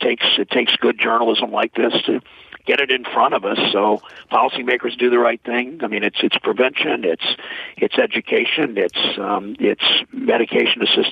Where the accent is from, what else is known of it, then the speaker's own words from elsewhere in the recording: Mansfield, Ohio, United States; I grew up in Mansfield, Ohio.